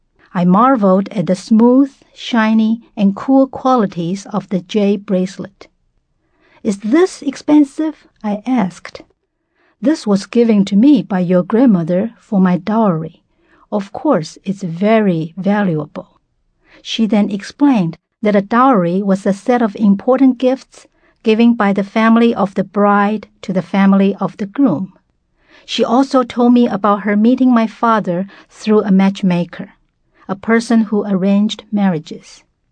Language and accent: English; Taiwan; moved away as an adult; now in United States; I was born and raised in Taiwan, the Republic of China. Many years ago, I came to the States to attend graduate school.